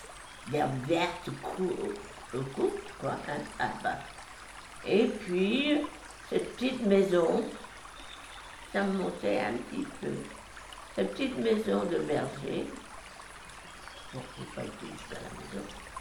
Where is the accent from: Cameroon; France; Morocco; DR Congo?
France; Saint-Jean-Trolimont, Brittany; J'ai 91 ans et demi. Oui, et ben je suis née à Saint-Jean-Trolimont, un petit bourg situé à 5 km environ de Pont-l'Abbé